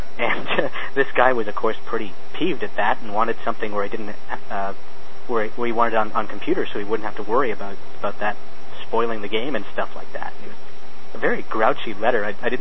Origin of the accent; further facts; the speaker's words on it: Canada; I've got actually more readers outside of Canada than I do here in my home country.